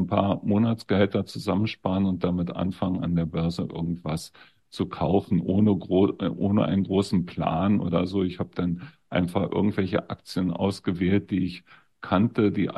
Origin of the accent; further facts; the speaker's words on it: Berlin, Germany; Also ich bin in Berlin geboren und bin dort aufgewachsen. Ich bin nie aus Berlin rausgekommen, tatsächlich.